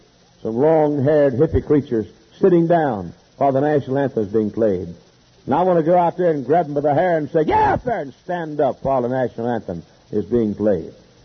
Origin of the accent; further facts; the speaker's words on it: United States; It's my country, and I love it. And I'm an American from the top of my head to the sole of my feet.